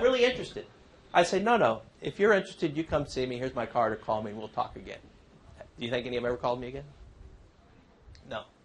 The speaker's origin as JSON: {"language": "English", "town": "Bethlehem", "region": "West Bank", "country": "Palestine", "tie": "born or raised there", "said": "I grew up in, I was born and raised in Bethlehem"}